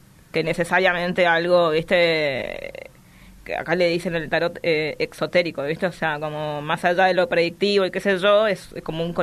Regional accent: Chaco, Argentina; como buena chaqueña que soy, están todas las mancias muy metidas desde mi infancia

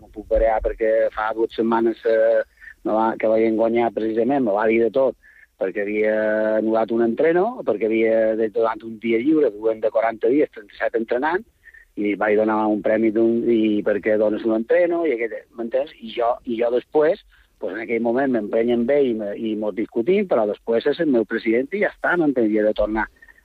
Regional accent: Porreres, Balearic Islands, Spain; el poble de Porreres, és el meu poble

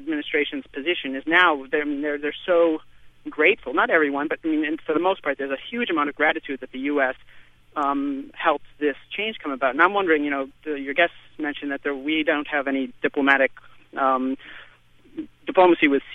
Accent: United States; born there; I'm American-born of Lebanese descent, mm-hmm.

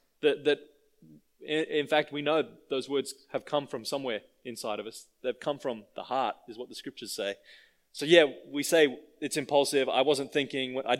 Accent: Australia; When you're a young teenage boy growing up in Australia, you got to learn to be pretty aggressive with your language.

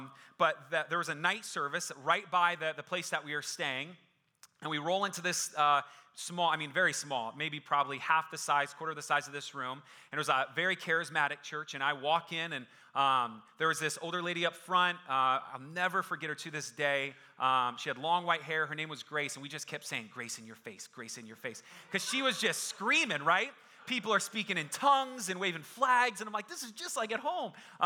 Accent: Phoenix, Arizona, United States; my dad was able to get me, brought me here back to the Valley, because I was born and raised in Phoenix

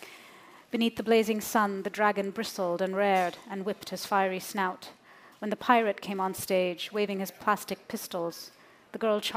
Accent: Bangalore, Karnataka, India; I grew up in Bangalore, India

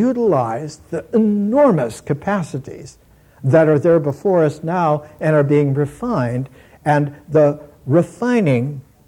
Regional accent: Midwest, United States; Where I grew up in the Midwest, Chicago was the big city.

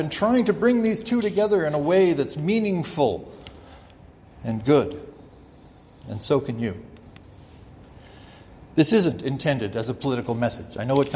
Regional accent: Canada; I'm glad to have a Canadian passport. I'm glad to identify myself as a Canadian citizen.

